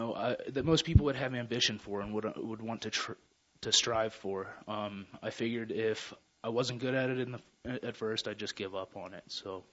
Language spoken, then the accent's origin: English; Denver, Colorado, United States; I'm from Denver, Colorado. I'm 28 years old.